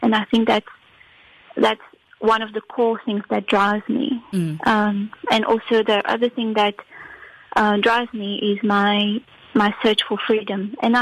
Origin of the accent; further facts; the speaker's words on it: Mauritius; I am an African, you know. I grew up in Mauritius, but as you all know, Mauritius is an African country.